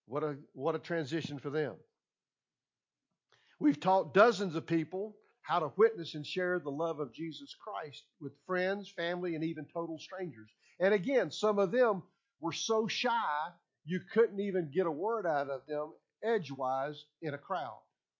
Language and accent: English; the South, United States; That might be something I would say since I'm from the South and I like grits.